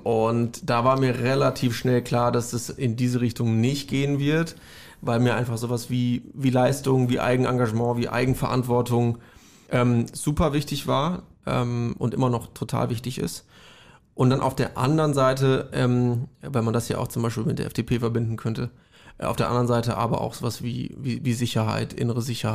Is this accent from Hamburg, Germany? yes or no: no; Kreuztal, North Rhine-Westphalia, Germany; Und ich komme eher auch aus einer Stadt, die eher sozialdemokratisch geprägt ist. Also bei der letzten Bürgermeisterwahl in meiner Heimatstadt Kreuzal